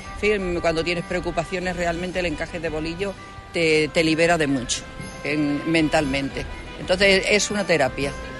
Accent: Castilla-La Mancha, Spain; now in Palos de la Frontera, Spain; yo realmente más bien soy de la Mancha. Llevo 43 años aquí en Palos de la Frontera. Y bueno, de mi gente, mis antepasados sí dedicaban al bolillo. Un hermano de mi abuela, que eran de Almagro.

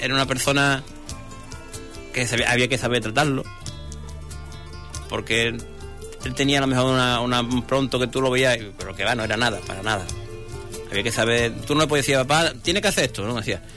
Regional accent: Huelva, Andalusia, Spain; teníamos que hacer unos fandangos, porque somos de Huelva.

